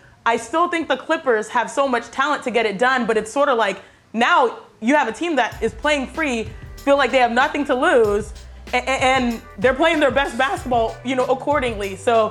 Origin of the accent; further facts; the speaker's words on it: Houston, Texas, United States; I say we because you said it, I'm from Houston.